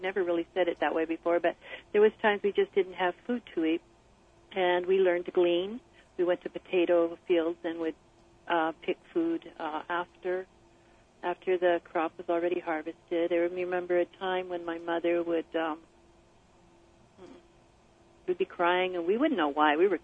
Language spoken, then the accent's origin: English; Oregon, United States; also born or lived in Idaho; I grew up in the state of Idaho and then the state of Oregon. I was born in Idaho, and when I was in about third grade, we moved to Oregon, and I consider that my home because that's where I went to high school.